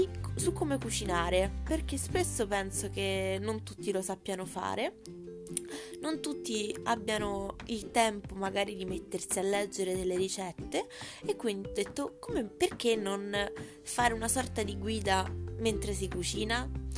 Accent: Rome, Lazio, Italy; ho 22 anni, sono di Roma

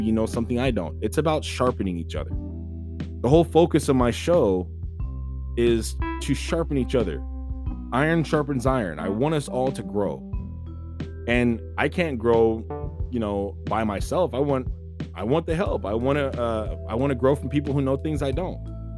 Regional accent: United States; born there; But me, I'm an American. I was born in America. I come from a long line of people from America, yes.

